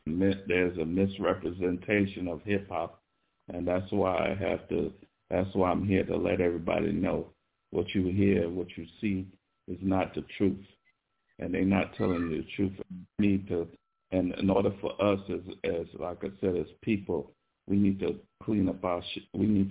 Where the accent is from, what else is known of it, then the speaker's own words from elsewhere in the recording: New York City, New York, United States; I come from New York City. I come from Brooklyn, New York. I know how hip-hop started.